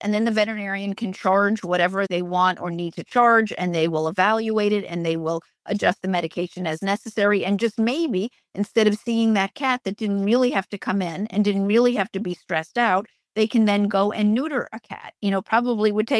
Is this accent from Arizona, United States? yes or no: no; New York City, New York, United States; I grew up in New York City.